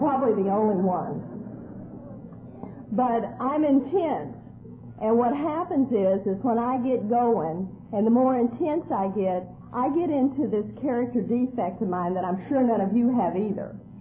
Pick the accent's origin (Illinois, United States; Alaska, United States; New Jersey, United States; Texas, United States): Texas, United States; Well, I am Southern born and raised, and I was born and raised in Texas.